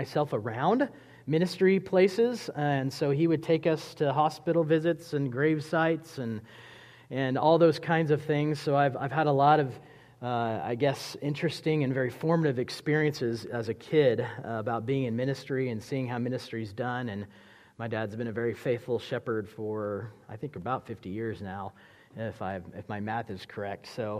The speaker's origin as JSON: {"language": "English", "town": "Tulsa", "region": "Oklahoma", "country": "United States", "tie": "born or raised there", "lives_now": "Wichita, United States", "said": "So I moved to Wichita in 2014 from Tulsa. Tulsa, Northeast Oklahoma is really where I would say I considered home as far as growing up and being born."}